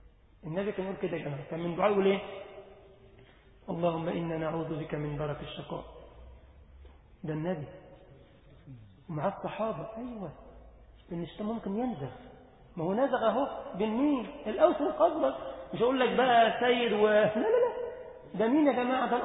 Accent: Egypt; انا عزيز ان انا مصري

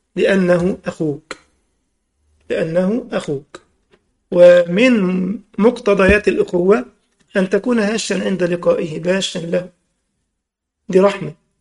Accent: Egypt; قال لي: أنت منين يا سيد؟ هيناسبني ده ولا إيه؟ فأنا عادي بصبر يعني، قلت له: من مصر.

